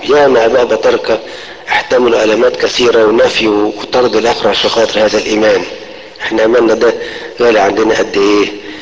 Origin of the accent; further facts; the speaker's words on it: Egypt; يمكن مره طفل صغير كده عندنا في مصر 10 سنين في امتحان